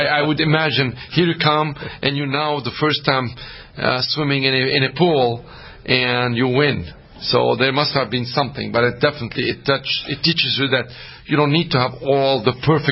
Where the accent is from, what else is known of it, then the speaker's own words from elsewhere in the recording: Beirut, Beirut Governorate, Lebanon; I grew up in Beirut. I went to a Jesuit school. And we are a modest, low-mid-class.